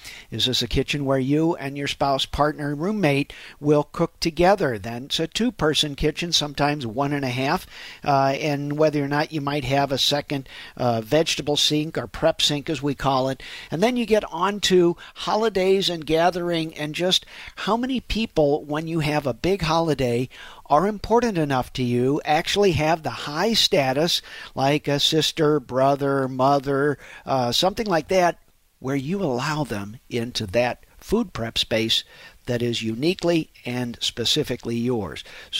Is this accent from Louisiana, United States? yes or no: no; St. Louis, Missouri, United States; You know, born and raised in St. Louis, I am what I am.